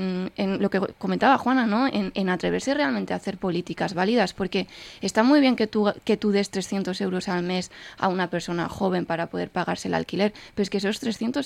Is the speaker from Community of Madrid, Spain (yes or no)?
no; San Sebastián, Basque Country, Spain; Yo soy de Donosti, ¿vale?